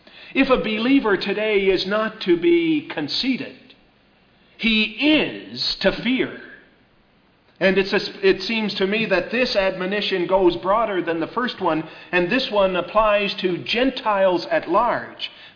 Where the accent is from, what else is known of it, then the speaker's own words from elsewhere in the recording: United States; And as an American, we look at a verse like this, we ought to tremble in our shoes.